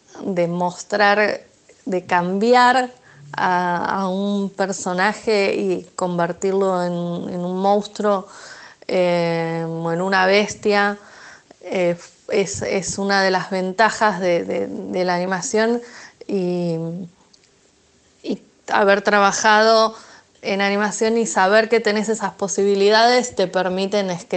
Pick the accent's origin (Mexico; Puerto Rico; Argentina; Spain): Argentina; como buena argentina